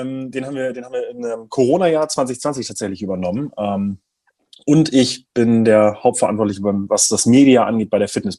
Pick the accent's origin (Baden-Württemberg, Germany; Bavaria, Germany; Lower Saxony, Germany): Lower Saxony, Germany; Braunschweig; aus Braunschweig, aus meiner Heimatstadt